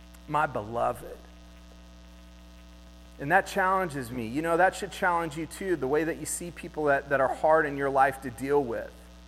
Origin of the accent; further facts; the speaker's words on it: Laguna Beach, California, United States; I grew up in Laguna Beach